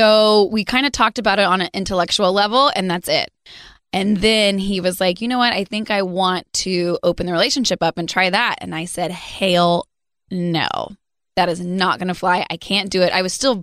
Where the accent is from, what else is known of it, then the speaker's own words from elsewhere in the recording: Texas, United States; I grew up in South Texas with a conservative Texas banker father